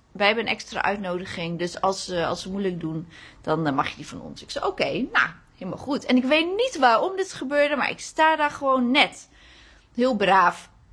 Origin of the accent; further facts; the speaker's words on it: Netherlands; Waar kom je nou vandaan? Ik zeg, ja, ik kom uit Nederland.